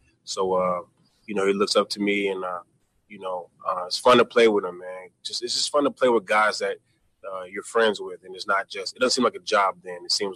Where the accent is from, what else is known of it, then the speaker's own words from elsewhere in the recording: the South, United States; that I'm from the South, so everyone I know always talks about SEC.